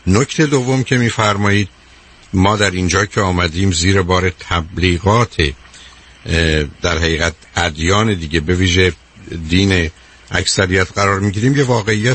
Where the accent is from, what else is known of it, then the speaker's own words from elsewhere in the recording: Iran; ما ایرانی هستیم